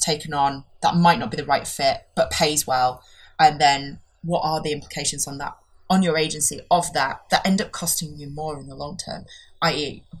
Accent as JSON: {"language": "English", "region": "Yorkshire and the Humber", "country": "United Kingdom", "accent": "Yorkshire", "said": "When I'm really passionate, my Yorkshire accent comes out, and that can scare"}